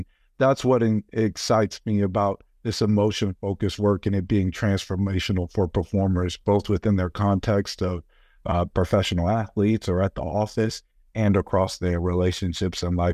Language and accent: English; Midwest, United States; I grew up in the Midwest in a historically violent, poverty-stricken environment.